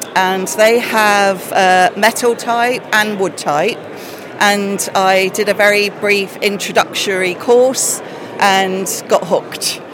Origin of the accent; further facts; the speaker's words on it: Coventry, West Midlands, United Kingdom; So I grew up in Coventry and it really strongly influenced the person I became